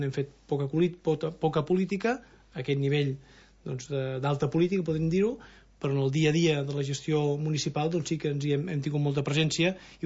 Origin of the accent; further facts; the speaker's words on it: L'Escala, Catalonia, Spain; also born or lived in Girona; Sí, vaig néixer a Girona, però vaig d'aquí de l'escala, sí.